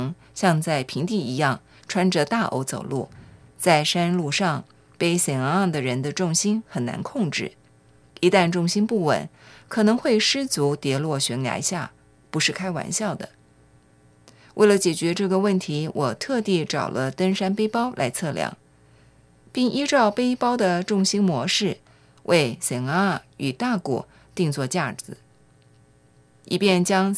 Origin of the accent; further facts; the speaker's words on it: Taiwan; 身为台湾人，一生一定要去爬一次玉山。